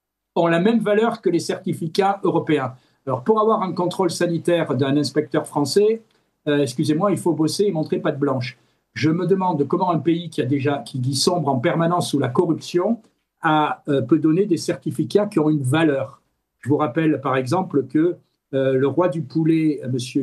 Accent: Provence-Alpes-Côte d'Azur, France; Je suis originaire du Vaucluse.

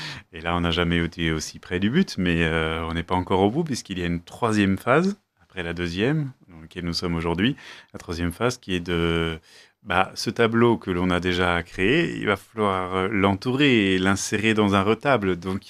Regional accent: Munster, Grand Est, France; now in Besançon, France; moi, je viens d'Alsace, donc c'est juste un peu au nord, à 1h30 de route, village de Münster exactement. Et cela fait 10 ans que je suis sur place à Besançon

